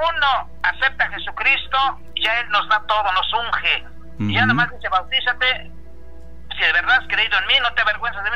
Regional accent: Tlaxcala, Mexico; Soy de Tlaxcala

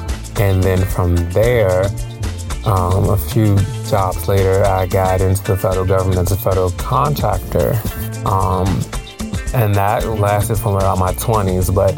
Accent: Washington, District of Columbia, United States; I'm from Washington, D.C.

